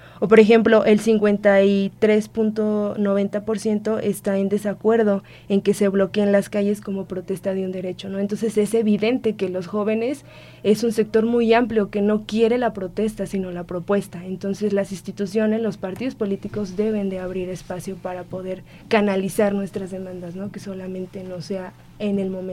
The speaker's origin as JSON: {"language": "Spanish", "region": "Querétaro", "country": "Mexico", "said": "Por ejemplo, yo soy de Querétaro y tengo, la fortuna de ver cómo es que estas elecciones o este proceso se ha dado"}